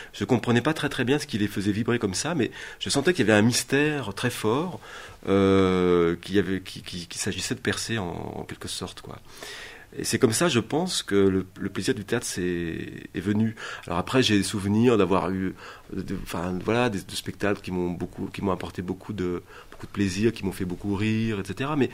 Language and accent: French; Dijon, Bourgogne-Franche-Comté, France; j'ai grandi à Dijon